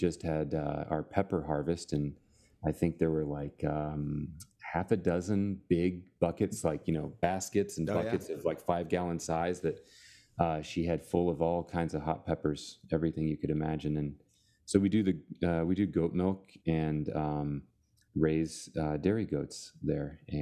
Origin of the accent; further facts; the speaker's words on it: Louisville, Kentucky, United States; But yeah, so I am from Louisville, Kentucky, where I am teaching now at the University of Louisville.